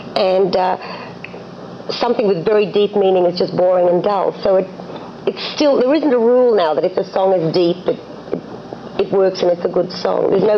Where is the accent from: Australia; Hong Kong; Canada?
Australia; now in United States; I came from Australia originally.